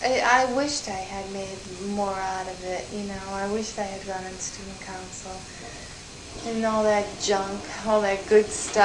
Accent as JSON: {"language": "English", "town": "Ashland", "region": "Massachusetts", "country": "United States", "tie": "born or raised there", "said": "Two towns over, Ashland."}